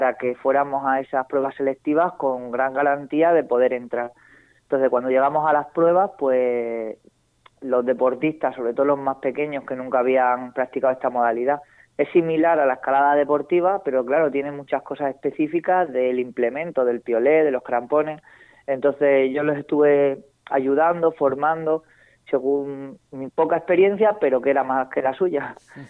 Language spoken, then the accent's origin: Spanish; Extremadura, Spain; como deportistas extremeños, pues representar también a nuestra región, ¿no?